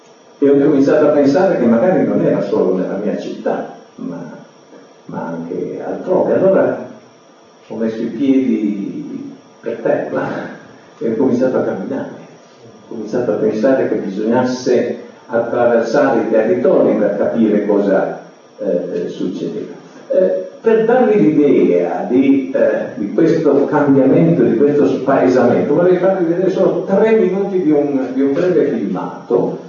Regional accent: Cuneo, Piedmont, Italy; born there; now in Turin, Italy; io a Torino ci sono stato quasi mezzo secolo. Non sono nato a Torino, sono tornato a Cuneo, ma sono arrivato a Torino a 18 anni, quando mi sono iscritto all'università.

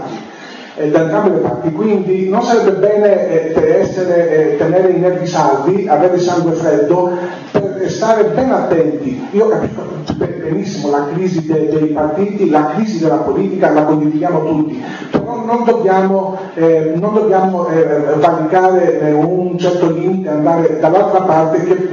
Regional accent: Greece; io, tra l'altro, vengo dalla Grecia

